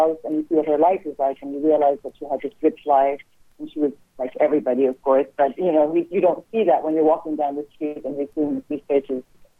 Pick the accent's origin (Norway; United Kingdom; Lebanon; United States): Lebanon; when I was growing up in Lebanon in the 1970s